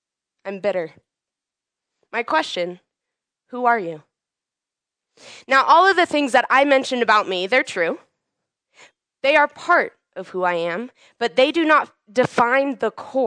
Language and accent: English; United States; I'm single. I'm 29 years old. I'm an American